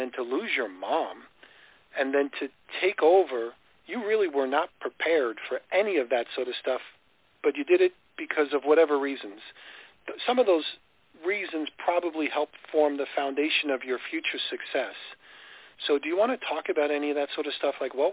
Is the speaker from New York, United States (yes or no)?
yes; New York, United States; because I grew up in New York, is I realized some of the vicious cycles that people were in.